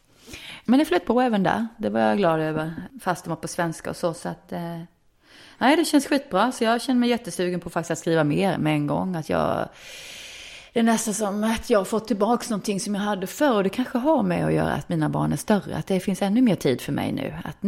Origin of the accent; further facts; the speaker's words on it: Vetlanda, Jönköping County, Sweden; när jag var 15-16 hemma i Vetlanda